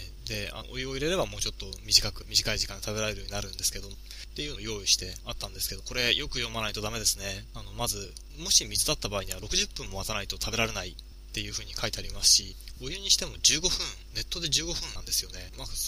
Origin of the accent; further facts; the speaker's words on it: Chiba, Japan; っていうのも僕は千葉県民なので、千葉県には高い山ないのでなかなかですね山の景色って貴重なわけですよ。